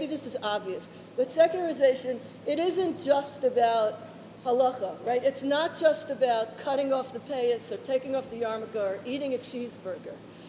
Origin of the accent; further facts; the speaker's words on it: Brooklyn, New York, United States; I grew up in Borough Park about, I don't know, 8 blocks away from here.